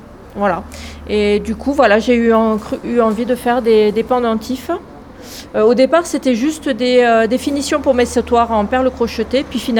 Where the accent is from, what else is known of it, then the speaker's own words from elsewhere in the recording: Vic-Fezensac, Occitanie, France; Voilà, je viens du Gers.